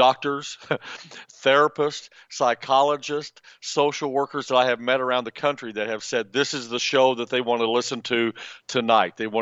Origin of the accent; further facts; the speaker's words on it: St. Louis, Missouri, United States; but also because I'm from the St. Louis area, I have to also say go St. Louis Cardinals.